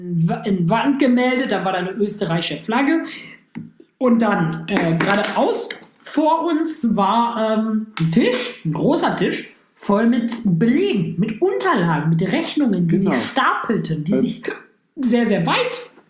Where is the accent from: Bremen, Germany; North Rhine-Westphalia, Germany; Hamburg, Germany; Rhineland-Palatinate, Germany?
North Rhine-Westphalia, Germany; Düsseldorf; Ich komme aus Düsseldorf